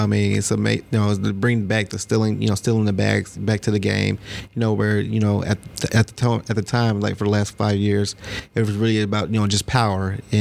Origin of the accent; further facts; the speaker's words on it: Georgia, United States; Yeah, so Cobb County